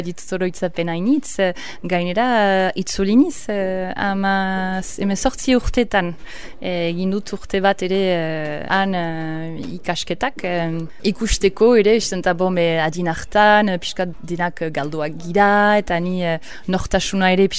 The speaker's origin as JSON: {"language": "Basque", "region": "England", "country": "United Kingdom", "tie": "born there", "second_language": "Basque", "moved": "yes", "said": "sortez ingelesa naiz, beraz, amak urtetan burasuekin eta izpekin jingira eletara bizitzera, eta ana honditu niz, eta frantsesa ikasi dut, lehenik"}